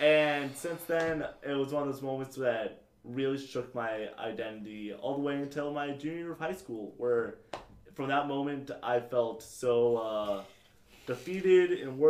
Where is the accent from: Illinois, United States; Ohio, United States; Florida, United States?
Ohio, United States; moved away; So throughout most of my childhood was Ohio. It was about 7-ish years of living and growing up